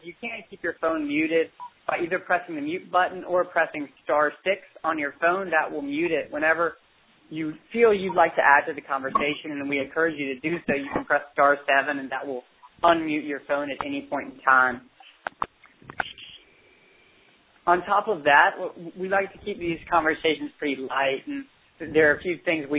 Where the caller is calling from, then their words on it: Florida, United States; I'm calling from Florida after finishing my 13-hour day so at the office